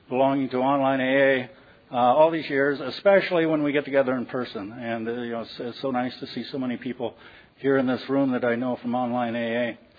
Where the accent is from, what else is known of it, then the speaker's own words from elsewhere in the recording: Los Angeles, California, United States; I'm an alcoholic from Los Angeles.